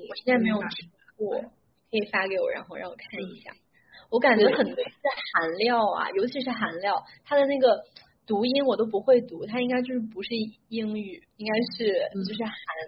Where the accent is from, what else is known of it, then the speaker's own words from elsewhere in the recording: Shandong, China; 我是山东人，但是我觉得好像也没有什么特别的